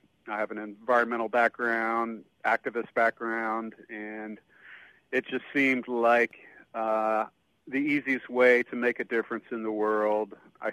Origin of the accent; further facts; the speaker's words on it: Greenville, South Carolina, United States; I'm from Greenville. That's where I grew up.